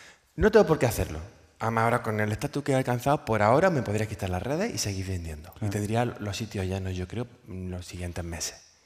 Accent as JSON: {"language": "Spanish", "town": "Jaén", "region": "Andalusia", "country": "Spain", "said": "Yo soy de Jaén."}